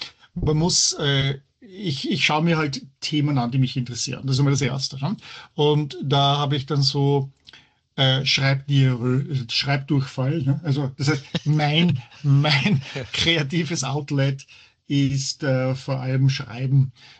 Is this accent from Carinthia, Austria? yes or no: no; Vienna, Austria; now in Heidelberg, Germany; Es ist im Vergleich zu Wien, wo ich aufgewachsen bin, wo ich geboren bin, ist es natürlich eine kleine Kleinstadt.